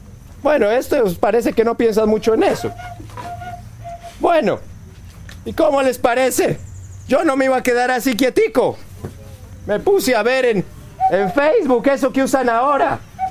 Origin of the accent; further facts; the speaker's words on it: Boyacá, Colombia; ¿Cómo le parece que yo soy de Boyacá? Nadie conoce Boyacá, ¿cierto?